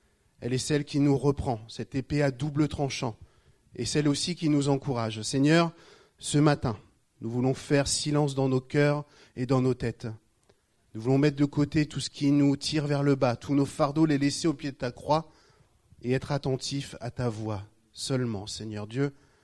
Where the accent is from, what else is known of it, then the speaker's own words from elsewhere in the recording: Rouen, Normandy, France; vous avez remarqué que je n'ai pas l'accent, le petit accent chantant de Limoges. Moi, j'ai grandi à Rouen. Je suis du pays des armorqueurs, comme on dit, donc au bord de la Seine.